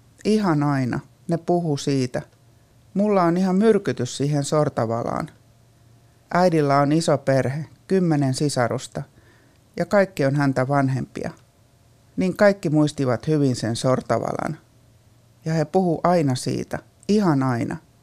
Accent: Savonia, Finland; born there; Et se on vaan sattuma, että mä oon syntynyt siellä Savossa.

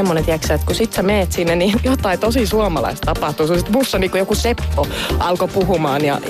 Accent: Spain; Ja mähän olen kasvanut Espanjassa, että mä ymmärsin kyllä, mitä he puhuivat.

